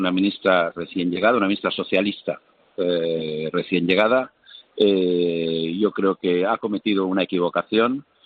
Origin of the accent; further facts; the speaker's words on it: Spain; now in Brussels, Belgium; Nunca los que vivimos en Bruselas nos hemos sentido tan españoles ni tan arropados como españoles durante estos últimos meses.